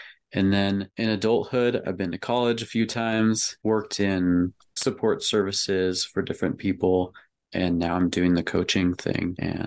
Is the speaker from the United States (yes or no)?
yes; Midwest, United States; I grew up in the Midwest. I'm in my late 30s now, and I spent a lot of time moving around the Midwest.